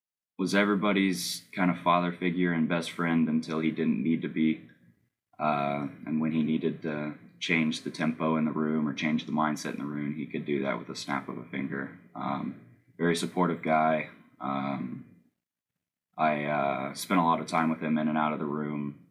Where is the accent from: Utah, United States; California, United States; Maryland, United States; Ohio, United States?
Ohio, United States; Springfield; So I'm from Springfield, Ohio, which is about halfway between Dayton and Columbus.